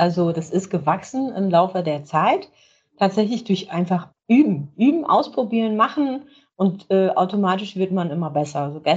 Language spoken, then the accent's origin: German; Leer, Lower Saxony, Germany; Ich bin ein Nordlicht, genau. Es ist, ich komme aus Leer, das ist aus Friesland, hier direkt an der Nordseeküste.